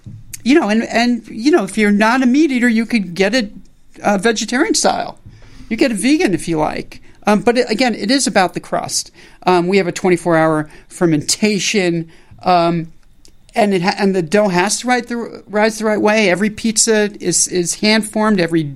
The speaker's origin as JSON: {"language": "English", "town": "New Haven", "region": "Connecticut", "country": "United States", "tie": "born or raised there", "said": "He played ball at Yale, and I grew up in New Haven."}